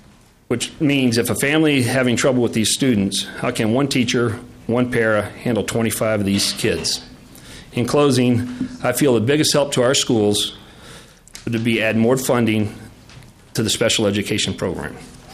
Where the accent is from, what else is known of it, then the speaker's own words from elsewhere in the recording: Buffalo, Minnesota, United States; I'm from Buffalo, Minnesota, and I'm here to testify on Senate Files 652.